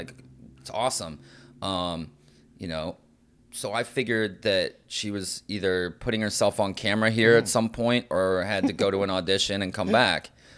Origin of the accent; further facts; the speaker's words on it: St. Louis, Missouri, United States; I'm really excited about a lot of the cities we're going to, including my hometown, St. Louis.